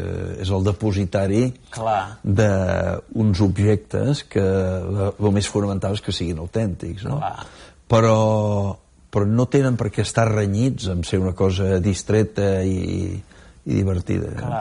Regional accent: Calafell, Catalonia, Spain; Soc de Calafell.

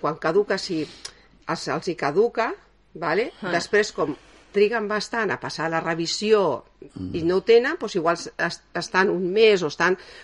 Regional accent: Gavà, Catalonia, Spain; nosaltres venim aquí, som de Gavà

